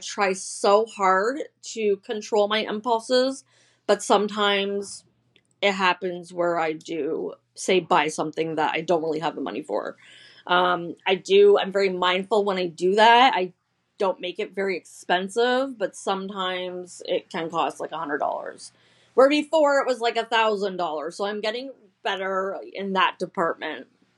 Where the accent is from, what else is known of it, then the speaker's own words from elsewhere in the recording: Collingwood, Ontario, Canada; I was born on June 23rd, 1981 in Collingwood, Ontario, Canada. It was a very small town, and I was born and raised there.